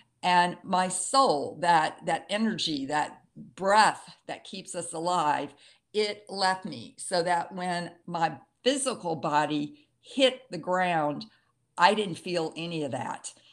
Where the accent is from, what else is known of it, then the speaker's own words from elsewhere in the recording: the South, United States; And I grew up in the South, and my grandfather was an alcoholic, so my dad forbade alcohol, so I did not grow up around drinking